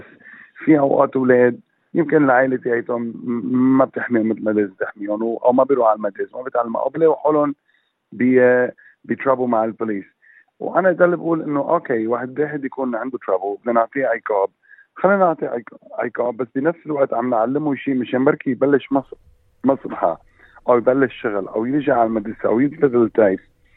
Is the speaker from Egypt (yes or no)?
no; Lebanon; now in Australia; أنا خصوصاً أنا واحد جاي من لبنان أصلي